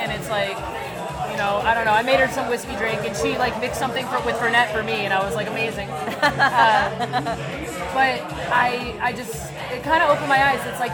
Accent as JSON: {"language": "English", "region": "the South", "country": "United States", "said": "I'm from the South. We don't make fancy cocktails."}